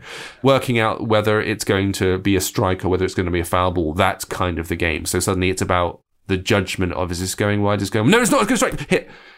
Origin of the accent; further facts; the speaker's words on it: England, United Kingdom; I'm English, so I loosely understand cricket, but not baseball.